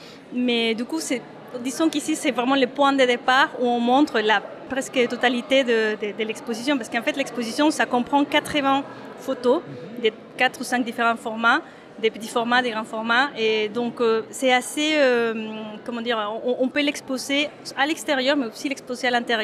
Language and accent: French; Mexico City, Mexico; now in France; je suis photographe, artiste photographe. Je suis d'origine mexicaine, enfin, je viens du Mexique, de la ville de Mexico. Ça fait 15 ans que j'habite en France